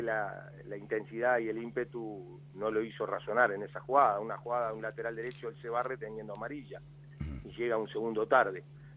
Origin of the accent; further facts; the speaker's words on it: Uruguay; soy uruguayo